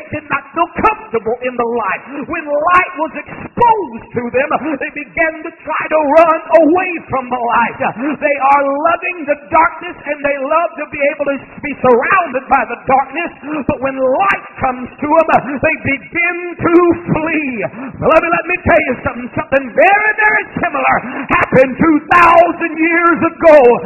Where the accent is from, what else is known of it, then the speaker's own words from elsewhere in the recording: Mississippi, United States; I remember when my brother and I, small boys, they're growing up in South Mississippi.